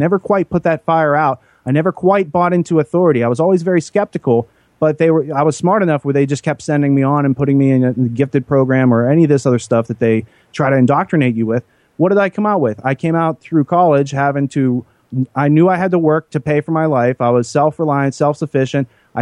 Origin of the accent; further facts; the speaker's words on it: Pennsylvania, United States; because I'm in the woods growing up in Western Pennsylvania, I encounter snakes all the time.